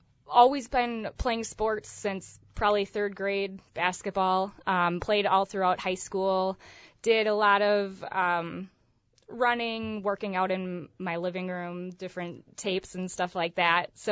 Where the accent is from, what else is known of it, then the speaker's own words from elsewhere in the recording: Menasha, Wisconsin, United States; So I'm initially from Menasha here locally.